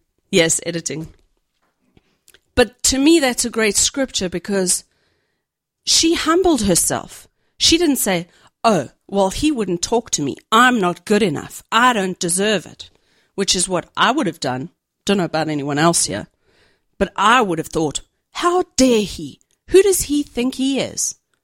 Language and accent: English; South Africa; born there; I was born in South Africa, obviously, and I was raised in the church. So, I became a born-again Christian at the age of 8.